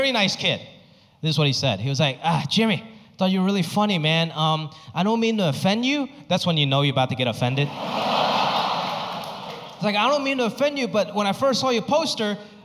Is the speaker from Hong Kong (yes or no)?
yes; Hong Kong; born there; I was born in Hong Kong.